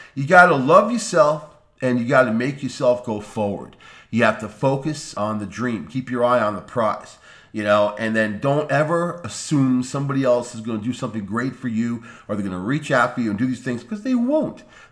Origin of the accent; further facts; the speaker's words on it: Long Island, New York, United States; And I'm from the city. I'm from Long Island, and I spent a lot of time in New York City.